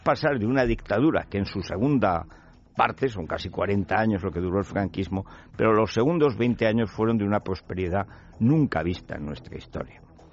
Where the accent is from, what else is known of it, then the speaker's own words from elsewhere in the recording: Aragon, Spain; Ahí en Teruel estamos llevándonos la palma, yo en mi pueblo no es por presumir, pero vamos, ahí tiene que ser un frío de padre y muy señor mío.